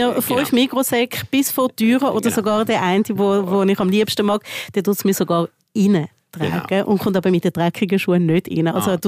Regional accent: Switzerland; uns als Schweizer Kultur

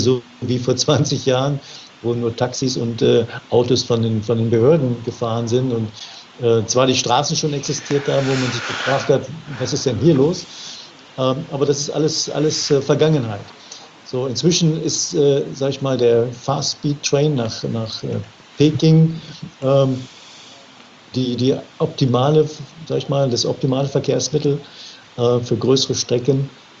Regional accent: Germany; now in China; Ich bin Deutscher, ich fahre Auto.

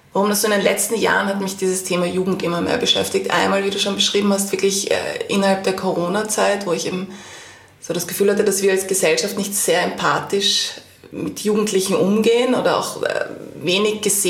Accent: Vienna, Austria; ich bin in Wien geboren und auch in Wien aufgewachsen.

